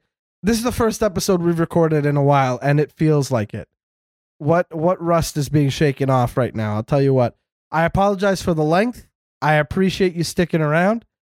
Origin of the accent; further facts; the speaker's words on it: Canada; as a Canadian